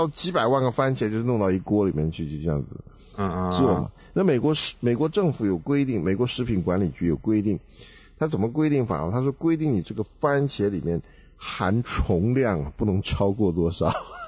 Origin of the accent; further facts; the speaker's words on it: China; 就我们中国人讲蝉是怎么样？